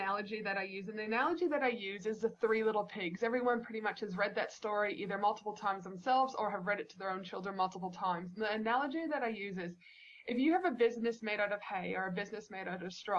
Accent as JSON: {"language": "English", "country": "Canada", "tie": "born or raised there", "said": "when I was a child growing up in Canada"}